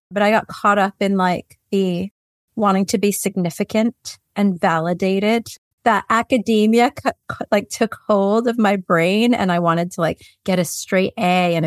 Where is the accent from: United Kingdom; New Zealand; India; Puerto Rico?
Puerto Rico; now in United States; my parents are from Puerto Rico, and I grew up in Puerto Rico, and then I moved to the U.S.